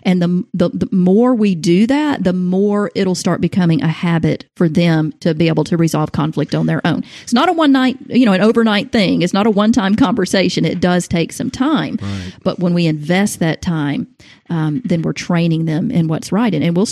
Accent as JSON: {"language": "English", "region": "the South", "country": "United States", "said": "Now, obviously I'm from the South, so my kids said ma'am and sir."}